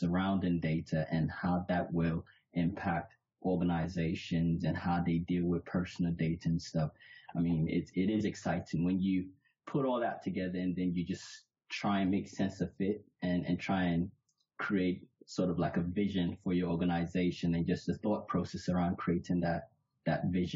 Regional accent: New York, United States; also born or lived in Nigeria; I'm originally from Nigeria, so born in Nigeria, but grew up in New York. And then went back to Nigeria, did my university

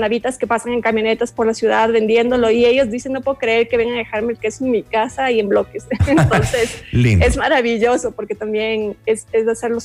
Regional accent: Quito, Pichincha, Ecuador; yo te hablo como quiteña

